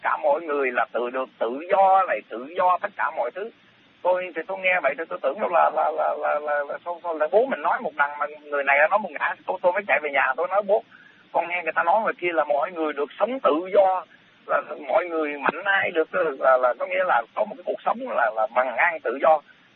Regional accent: Southern Vietnam, Vietnam; born there; lúc đó còn bé thì ông bố mẹ tôi từ Bắc vào Nam, tôi thì sanh ở trong Nam

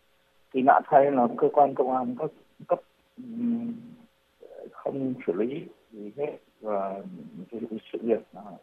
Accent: Thường Tín, Hanoi, Vietnam; Tôi đang ở huyện Thường Tín, thành phố Hà Nội, quê nhà tôi.

